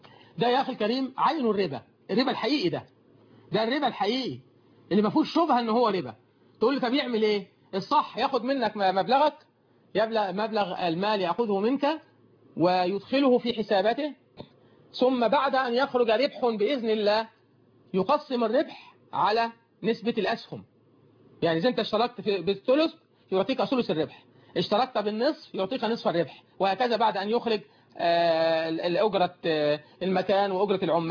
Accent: Suez, Suez Governorate, Egypt; من الاخوه بتوع مجلس الشورى عندنا في السويس

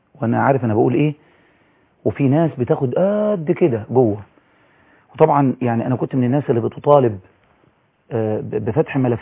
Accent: Egypt; احنا عندنا في مصر

